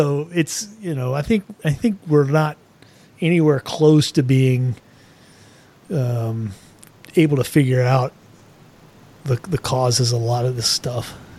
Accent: Hawaii, United States; born there; Well, I was born in Hawaii

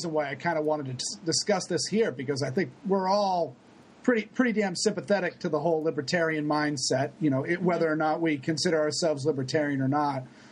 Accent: Maine, United States; when I was growing up in Maine, we had an independent governor

